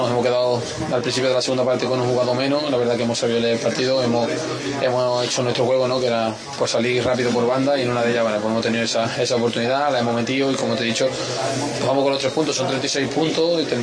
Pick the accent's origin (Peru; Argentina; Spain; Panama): Spain; Gibraleón, Andalusia; Que yo estoy muy orgulloso de ser de donde soy, estoy muy contento de ser de Gibraleón